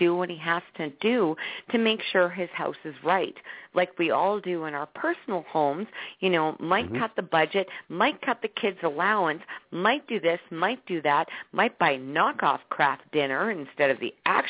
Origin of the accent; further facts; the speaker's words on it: Saskatchewan, Canada; Well, as being born and raised in Saskatchewan, I was dealt a double whammy